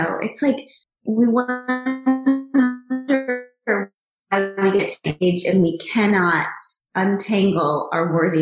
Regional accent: United States; But then I'm also American

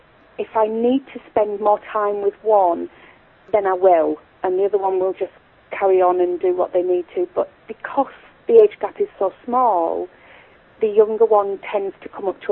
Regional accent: Yorkshire and the Humber, United Kingdom; And we relocated from Berkshire in England back to the northeast of England, to North Yorkshire, where we're from

